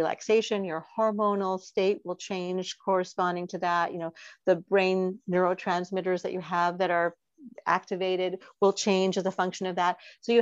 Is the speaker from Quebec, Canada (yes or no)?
yes; Montreal, Quebec, Canada; I grew up in Montreal